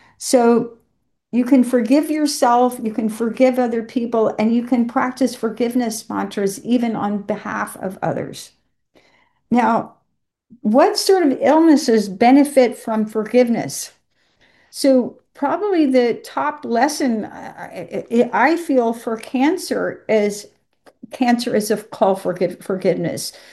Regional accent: Savannah, Georgia, United States; So I grew up in the American South, and I grew up in Savannah, Georgia.

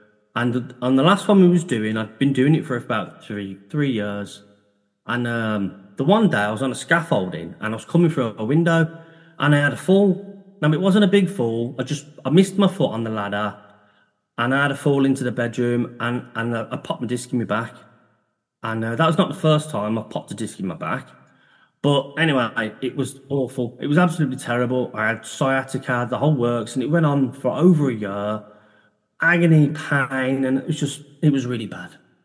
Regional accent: Birmingham, West Midlands, United Kingdom; And I'm from Birmingham.

